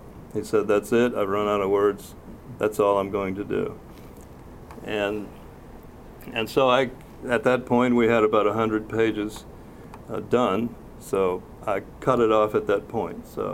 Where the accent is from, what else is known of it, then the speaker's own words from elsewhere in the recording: New Orleans, Louisiana, United States; We grew up together in New Orleans all the way up through high school